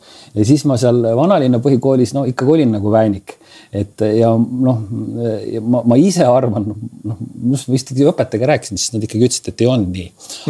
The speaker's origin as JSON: {"language": "Estonian", "region": "Saare County", "country": "Estonia", "said": "Ja see side, et sa oled saarlane, see ma arvan on mänginud oma osa seal ka."}